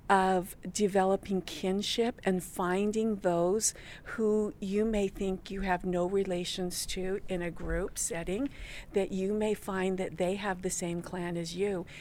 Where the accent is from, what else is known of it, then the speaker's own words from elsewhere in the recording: Tohatchee, New Mexico, United States; I grew up in Tohatchee, New Mexico. It is around the Four Corners area, probably 80 miles from Shiprock, New Mexico. And yes, I grew up there